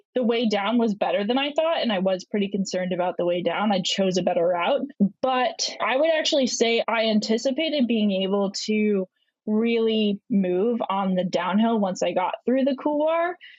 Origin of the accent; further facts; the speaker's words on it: Vermont, United States; also born or lived in Italy; I grew up in Vermont. It's just my favorite thing. So we lived in Italy for 2 years